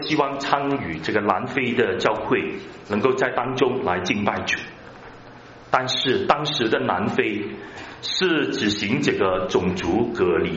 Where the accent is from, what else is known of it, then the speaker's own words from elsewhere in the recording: Hong Kong; 我年轻的时间在香港长大，当时香港很多都是华人，只有少数的是一个南亚裔的一些人，好像是印度人啊，还有扎基斯坦的人。